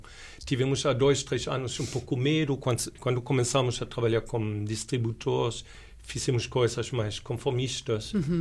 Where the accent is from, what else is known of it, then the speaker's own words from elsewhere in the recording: Germany; Portuguese is a second language; Não, eu sou alemão e na Alemanha... Não, somos todos europeus, mas...